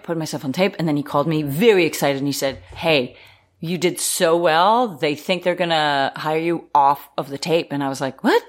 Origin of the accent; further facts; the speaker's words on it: Israel; English is a second language; moved away; As I mentioned, I came here from Israel, so I knew Danish and Hebrew. Didn't know much English, which is not known to many because my accent is so good.